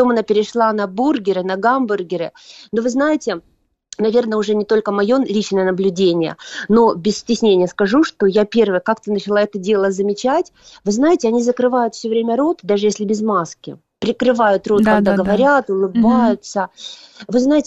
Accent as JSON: {"language": "Russian", "town": "Vladivostok", "region": "Primorsky Krai", "country": "Russia", "tie": "born or raised there", "said": "на самом деле я из Дальнего Востока сама, хотя корни из Петербурга и Ростов-на-Дону, но родилась я во Владивостоке."}